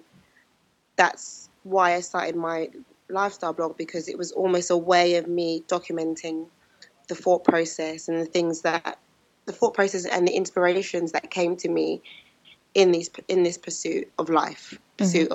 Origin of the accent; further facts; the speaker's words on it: London, United Kingdom; Okay, so I grew up in London. I was kind of born and raised there.